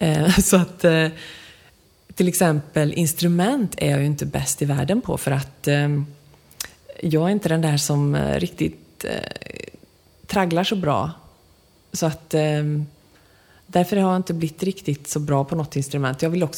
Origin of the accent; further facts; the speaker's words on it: Skara, Västra Götaland County, Sweden; also born or lived in Falköping / Skövde / Mullsjö; man kan väl säga att jag är skaraborgare. För jag föddes i Falköping, men jag bodde i Skövde då. Mm. 4 månader. Sen flyttade vi till Skara till jag var 13 år. Och sen flyttade jag till Mullsjö.